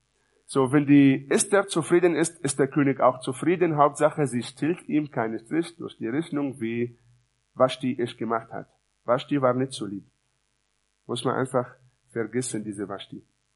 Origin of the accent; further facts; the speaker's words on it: Israel; Ja, ich komme ja auch aus Israel, von daher muss ich sowas eigentlich wissen.